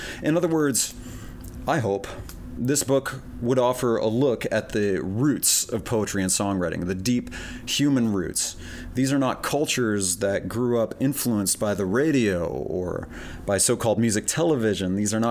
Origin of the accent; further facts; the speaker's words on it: Maine, United States; I think immediately of splitting wood, because I grew up in Maine.